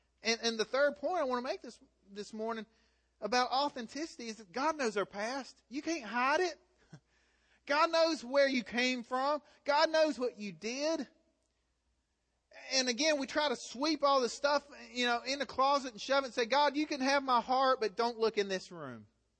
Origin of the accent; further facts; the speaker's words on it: Galax, Virginia, United States; That's what it's like growing up in Galax. That's just who we are, right?